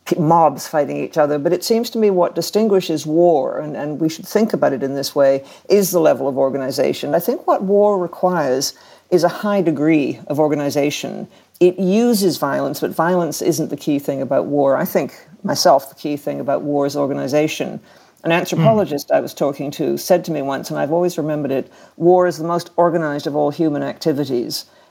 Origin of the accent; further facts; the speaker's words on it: Canada; I'm a Canadian